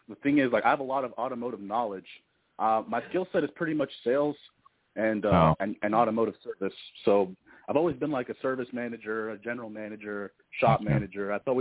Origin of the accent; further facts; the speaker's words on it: Houston, Texas, United States; born there; originally I was born in Houston, but I wouldn't really live there anymore because it's crazy, like congested there